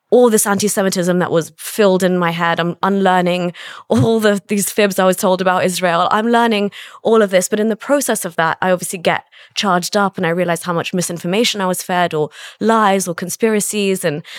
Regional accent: England, United Kingdom; So back then, obviously, I was pretty much still in the fold, but it was only leaving England.

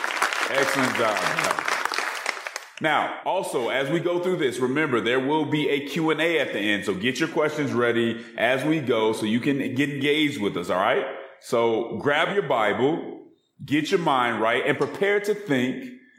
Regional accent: Denver, Colorado, United States; Now, we are in Denver, which is my hometown

